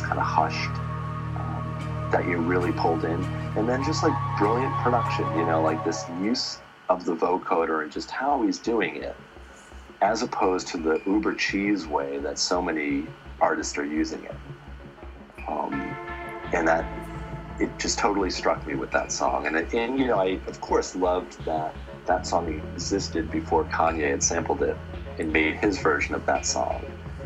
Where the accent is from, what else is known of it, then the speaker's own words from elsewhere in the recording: United States; I think that it's difficult thinking about making electronic music as an American artist